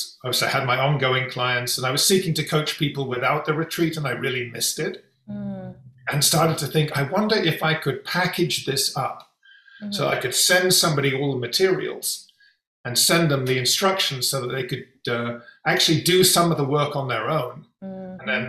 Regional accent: England, United Kingdom; I was brought up in England

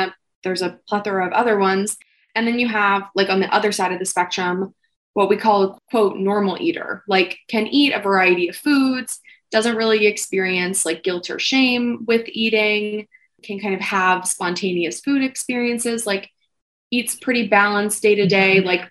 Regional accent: Louisiana, United States; I was telling you, I'm from South Louisiana, and food is like a huge part of our culture.

